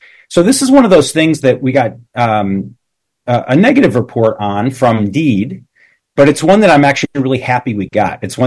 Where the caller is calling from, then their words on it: Anchorage, Alaska, United States; I am speaking from Anchorage right now. I was in Palmer and Wasilla the last 4 days at superintendent meetings. So I'm glad I can join you from afar here.